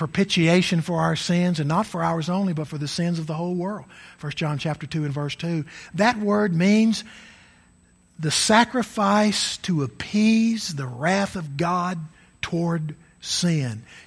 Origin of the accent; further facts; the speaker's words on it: Tennessee, United States; in gospel meetings growing up around West Tennessee.